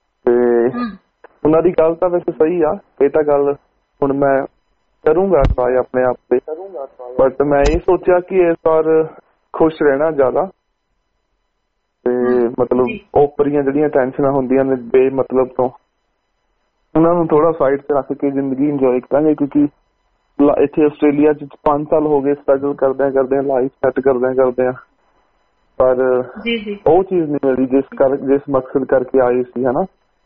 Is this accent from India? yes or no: yes; Patiala, Punjab, India; moved away; specially ਮੇਰੇ ਸ਼ਹਿਰ ਤੋਂ ਪਟਿਆਲੇ ਤੋਂ